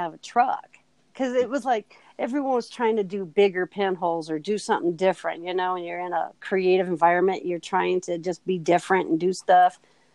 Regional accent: Iowa, United States; I'm from the Midwest actually. That's in Iowa, farm country. I grew up painting and drawing and doing all that.

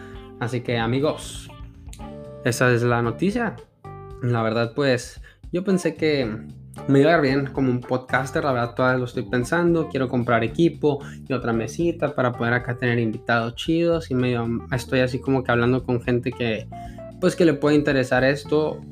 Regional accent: Mexico; Porque somos mexicanos, porque somos hispanoamericanos.

